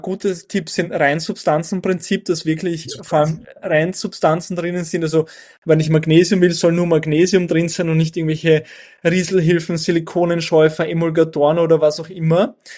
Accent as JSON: {"language": "German", "region": "Burgenland", "country": "Austria", "said": "ich bin aus dem Burgenland, ich habe in Innsbruck studiert"}